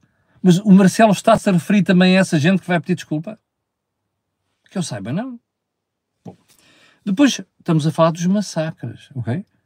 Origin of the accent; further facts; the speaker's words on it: Mozambique; now in Portugal; Eu cresci em Moçambique, fui para Moçambique com 3 anos. Fui de cá com 3 anos para Moçambique.